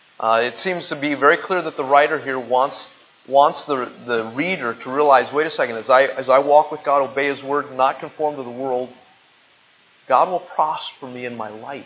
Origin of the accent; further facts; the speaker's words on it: Colorado, United States; born there; But where I was born in Colorado, where my uncles and aunts, where my father grew up farming